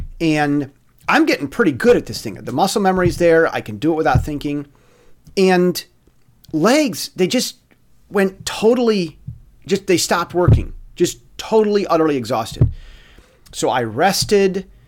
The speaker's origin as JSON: {"language": "English", "country": "United States", "lives_now": "Taiwan", "said": "I'm an American, live in Taiwan."}